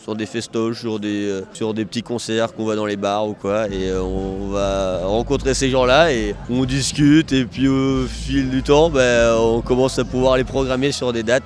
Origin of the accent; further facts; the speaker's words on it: Maizé, France; Moi, je viens de Maizé.